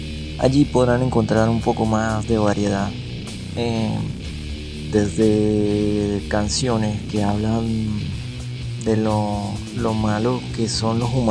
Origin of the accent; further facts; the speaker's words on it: Venezuela; first language Spanish; todos sabemos que aquí en Venezuela nuestra lengua natal es el castellano.